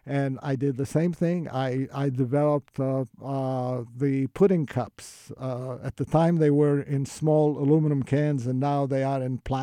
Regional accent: Israel; moved away as an adult; also born or lived in Turkey; now in United States; Well, actually, I was born in Turkey, but I grew up in Israel, and I got my chemical engineering degree in Israel. And then I came to the United States as a young man, and I went to school.

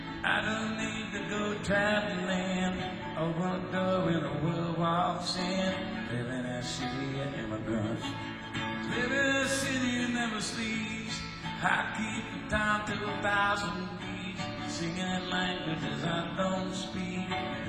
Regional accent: Texas, United States; now in New York, United States; I mean, I grew up in Texas, we have fucking 7-Eleven, you know, it's not the same thing.

